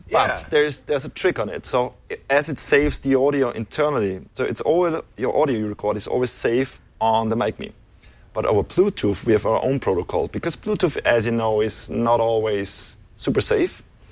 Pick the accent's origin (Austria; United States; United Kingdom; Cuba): Austria; Vienna; In Vienna. I'm from Austria, Vienna. 8 years.